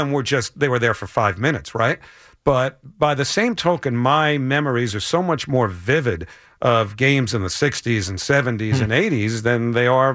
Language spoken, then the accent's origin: English; New York City, New York, United States; We're moving from the Bronx to Queens.